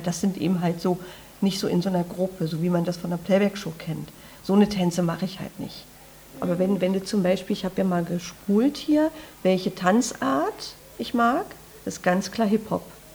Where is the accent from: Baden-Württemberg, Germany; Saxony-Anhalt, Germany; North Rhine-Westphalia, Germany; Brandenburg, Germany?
Saxony-Anhalt, Germany; now in Berlin, Germany; in meiner alten Heimat, also wo ich herkomme. Das ist eine ganz kleine Stadt in der Altmark